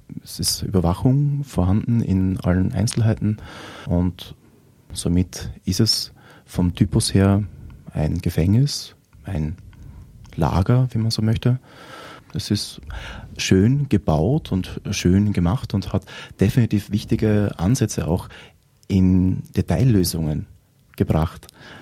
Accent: Austria; Wir haben nun als Österreicherin ein Vorzeigeprojekt

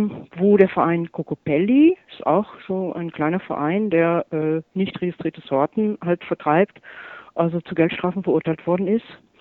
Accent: Austria; ich bin ja aus Österreich, ich bin Bergbäuerin und Imkerin. Wir haben einen Hof in 1000 Meter Seehöhe

